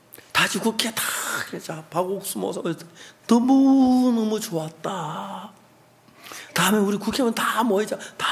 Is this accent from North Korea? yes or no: no; South Korea; now in Kenya; 나는 케냐를 위해서 일하러 왔는데 난 한국 사람이라고